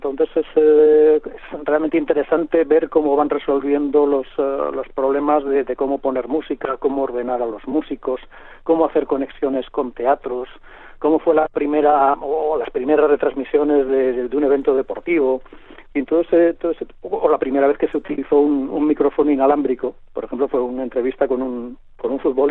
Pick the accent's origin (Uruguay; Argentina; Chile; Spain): Spain; Barcelona, Catalonia; en principio yo soy de Barcelona, aunque ahora viva fuera.